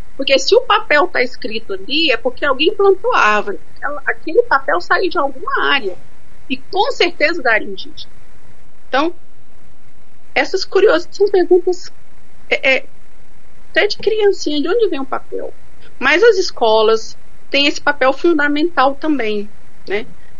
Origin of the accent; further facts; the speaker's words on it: Amazon, Brazil; now in Paraná, Brazil; Eu sou tucano, sou da Amazônia, né? Sou casado com Tairangue, moro no Paraná.